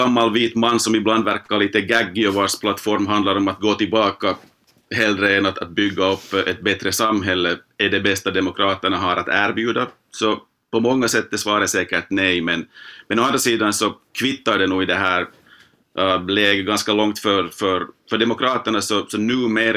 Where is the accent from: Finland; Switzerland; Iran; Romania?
Finland; moved away as an adult; now in Washington, United States; Jag är en finlandssvensk journalist bosatt i Washington DC med omnejd i ett drygt decennium nu.